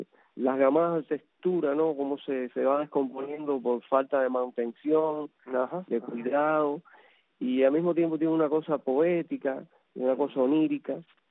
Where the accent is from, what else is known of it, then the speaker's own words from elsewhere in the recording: Cuba; moved away; yo no estaba muy seguro de ir a Cuba. Pero después de 18 años tomé coraje y fui con mi esposa y mi hijo. Y ahí fuimos, y fui a mi pueblo